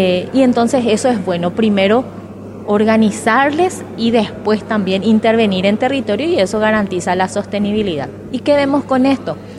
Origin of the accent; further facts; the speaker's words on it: Paraguay; una satisfacción enorme como paraguaya